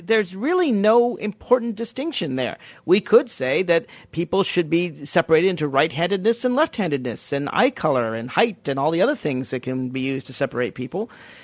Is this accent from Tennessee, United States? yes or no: yes; Nashville, Tennessee, United States; now in Washington, D.C., United States; Now, I'm from Nashville, Tennessee, and this is this kind of country rock